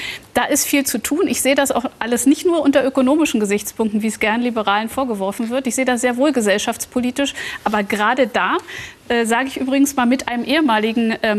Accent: Germany; Ich bin als Kind in der DDR aufgewachsen, da war wirklich Militarismus.

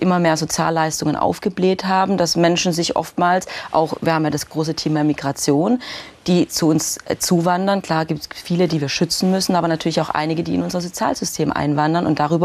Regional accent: Baden-Württemberg, Germany; ich komme aus dem Schwabenländle

